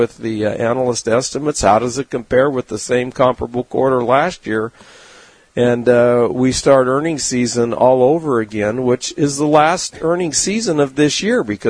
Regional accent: California, United States; But I'm from Southern California, so I've seen plenty of hubbub, in the biotech sector and the tech sector right there in San Diego.

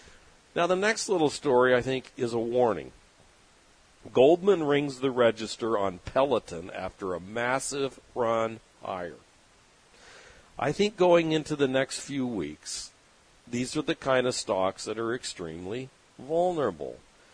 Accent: San Diego, California, United States; I grew up in San Diego with taco shops on every corner where you can get a nice greasy burrito, breakfast burrito, you know, 24 hours a day, 24/7

